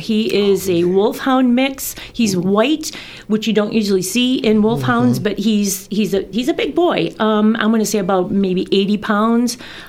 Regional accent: Stevens Point, Wisconsin, United States; I'm from Stevens Point.

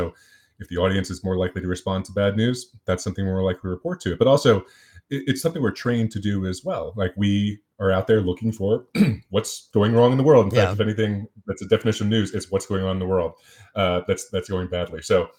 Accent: Philadelphia, Pennsylvania, United States; I'm from Philadelphia, and so I'm a big Philadelphia Eagles fan.

